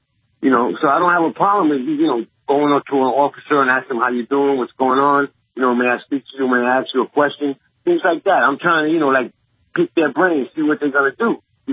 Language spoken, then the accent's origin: English; Brooklyn, New York, United States; I'm from New York. I'm from Brooklyn. I've been in prison half my life